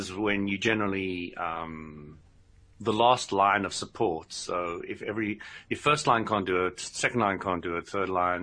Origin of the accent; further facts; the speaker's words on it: South Africa; now in United Kingdom; I came from South Africa where everything was rough, bruff, and abrupt, and you just did it and you got out and you walked away, and that was it.